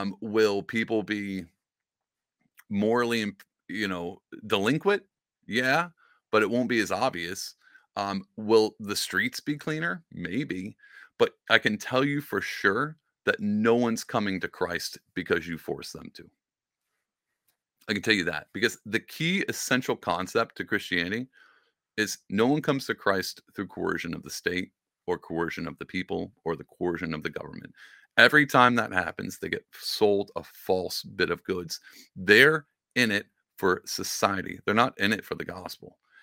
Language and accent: English; United States; born there; I was born in America and everybody's, you know, everybody's Protestant here.